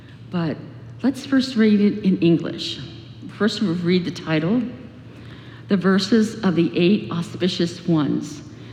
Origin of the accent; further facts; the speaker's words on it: Miami, Florida, United States; born there; I was born in Miami, Florida, and vacationed a great deal in Sanibel.